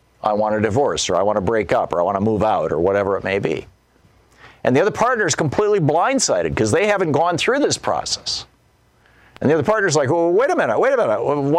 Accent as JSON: {"language": "English", "region": "Michigan", "country": "United States", "tie": "born or raised there", "lives_now": "New Hampshire, United States", "said": "and I grew up in Michigan, of course"}